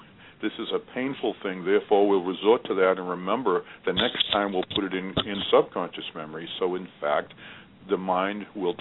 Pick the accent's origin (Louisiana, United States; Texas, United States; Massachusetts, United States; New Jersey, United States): Massachusetts, United States; Boston; And I said, well, I'm from Boston, and they say it all began here in the country